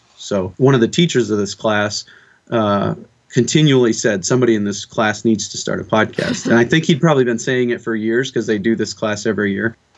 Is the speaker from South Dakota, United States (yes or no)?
yes; South Dakota, United States; I grew up in Western South Dakota mm-hmm. on a cow-calf beef cattle ranch.